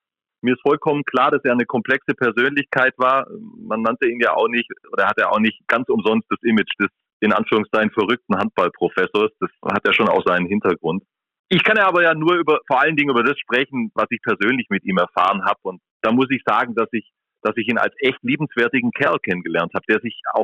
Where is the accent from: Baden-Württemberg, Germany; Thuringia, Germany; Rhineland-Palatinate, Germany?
Baden-Württemberg, Germany; Ehingen; Ich komme aus Ehingen, das ist eine kleine Stadt in Baden-Württemberg